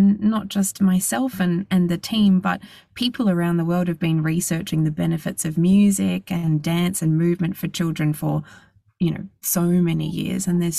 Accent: Australia; Well, I grew up in Australia, still here, not that this looks like Australia, but I'm from Australia

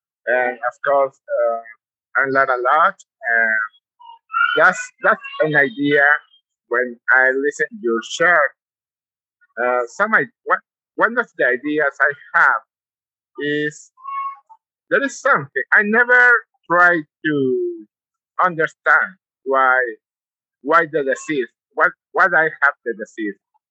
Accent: Campeche, Mexico; I have alcoholism. I'm from Campeche, Mexico.

